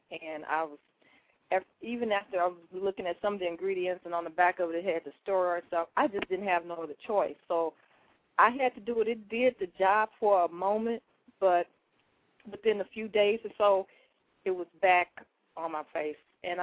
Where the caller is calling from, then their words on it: St. Louis, Missouri, United States; I'm calling from St. Louis.